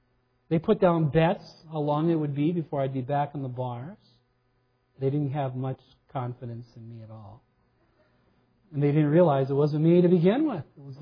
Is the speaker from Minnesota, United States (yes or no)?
yes; Minnesota, United States; I mean, that's a description of where I grew up on the Iron Range.